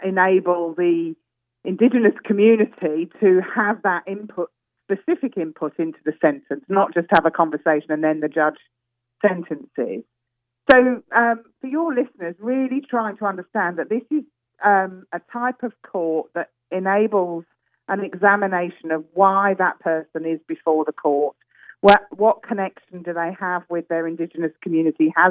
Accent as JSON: {"language": "English", "region": "England", "country": "United Kingdom", "accent": "English", "said": "it's all very well listening to my English accent"}